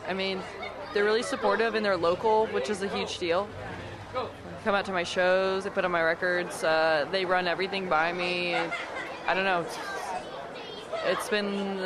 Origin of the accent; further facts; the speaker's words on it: Lafayette, Indiana, United States; The Spot is a really great place in Lafayette, my hometown, to play.